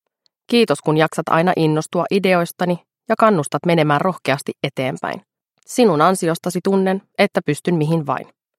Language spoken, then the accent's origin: Finnish; Helsinki, Uusimaa, Finland; Synnyin ja kasvoin Itä-Helsingin Myllypurossa. Rauhattomalla alueella oli paljon alkoholisteja ja vähäosaisuutta. Kotimme sijaitsi kaupungin vuokratalossa, kerrostalossa